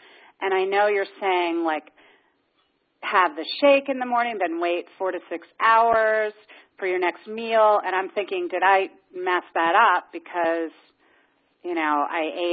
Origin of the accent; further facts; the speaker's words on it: Pittsburgh, Pennsylvania, United States; I'm from Pittsburgh.